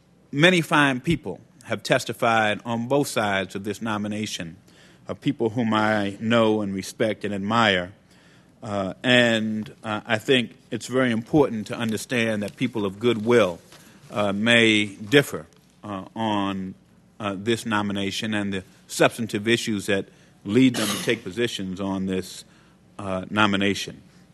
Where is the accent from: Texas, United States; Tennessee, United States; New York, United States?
New York, United States; New York City; I'm a New Yorker.